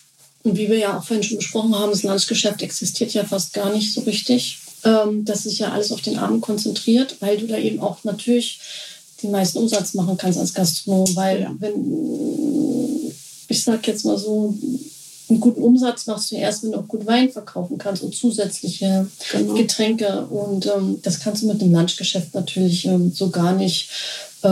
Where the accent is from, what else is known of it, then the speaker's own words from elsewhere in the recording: Germany; da sind wir sehr verkopft als Deutsche.